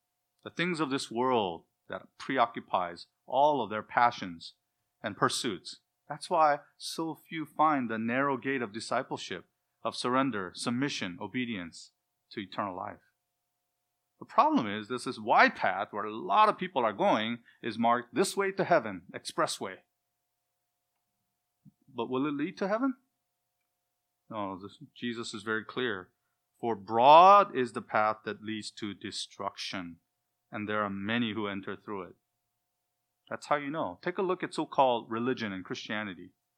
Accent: South Korea; now in United States; I'm an immigrant from South Korea.

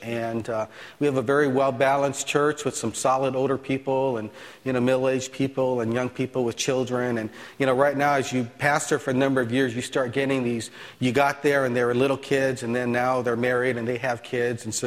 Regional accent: Hawaii, United States; As John said, I am actually from Hawaii, and my wife is from Alaska.

